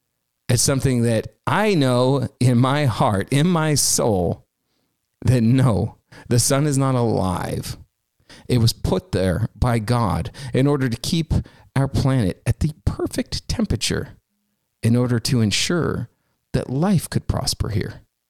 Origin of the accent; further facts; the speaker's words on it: Washington, United States; Ladies and gentlemen, I am proud to announce to you that Washington State, my home state, what a great state we live in, don't we?